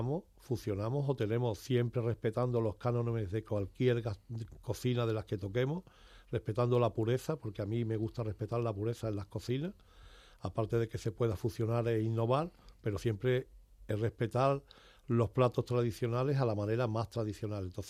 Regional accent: Cádiz, Andalusia, Spain; todos mis amigos, amistades, familiares que han seguido en mi tierra, y hoy pues gracias a Dios ellos han montado sus restaurantes, sus negocios, y la verdad que hoy pues Cádiz es un punto de referencia

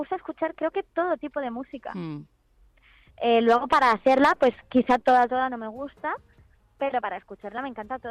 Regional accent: Catalonia, Spain; Claro que soy catalana.

